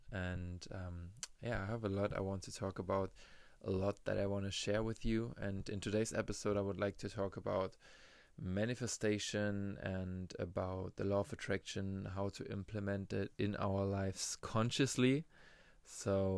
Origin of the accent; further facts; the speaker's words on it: Germany; accent: German; English is a second language; now in Maui, United States; maybe you can also notice my accent that I have, my German accent. I kind of like it though, but right now being here on Hawaii, in Maui, since around 2 months, I can definitely see my English improving